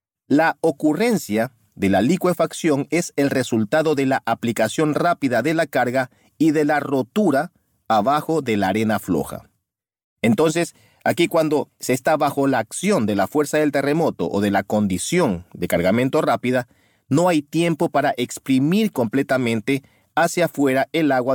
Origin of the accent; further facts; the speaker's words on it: Ecuador; puesto que soy ecuatoriano